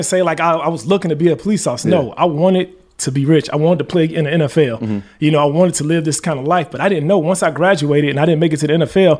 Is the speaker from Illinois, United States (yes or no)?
yes; Chicago, Illinois, United States; I'm from Chicago, born and raised.